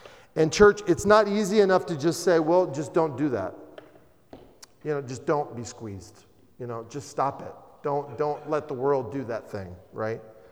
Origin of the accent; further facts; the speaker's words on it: the South, United States; It reminds me a lot of my own life experience growing up in the South, working at a convent, in the kitchen specifically